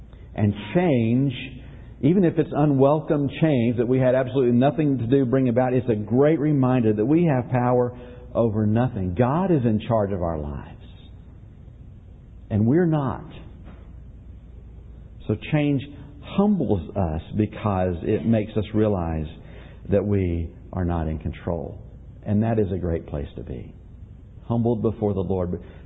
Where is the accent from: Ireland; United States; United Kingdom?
United States; Marietta, Georgia; I was in my hometown, Marietta, Georgia, a while back, and went down Delk Road, which is a road that I drove up and down constantly when I was in high school.